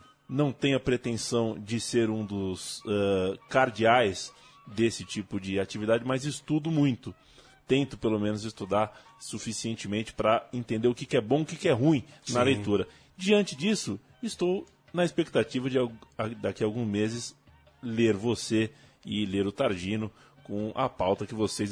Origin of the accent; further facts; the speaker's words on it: São Paulo, Brazil; accent: paulistano; Oh, desculpa o meu sotaque paulistano.